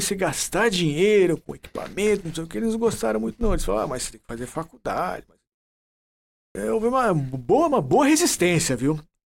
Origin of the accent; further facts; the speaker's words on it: São Paulo, Brazil; ainda morava em São Paulo, né? Porque eu sou da zona leste de São Paulo. Nasci no Brás, depois fui morar no Tatuapé.